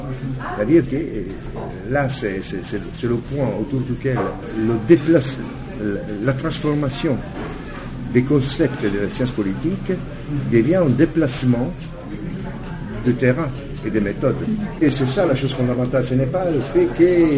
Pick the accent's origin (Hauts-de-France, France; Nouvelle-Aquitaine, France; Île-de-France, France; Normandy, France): Île-de-France, France; Paris; moi, je viens de Paris, non ?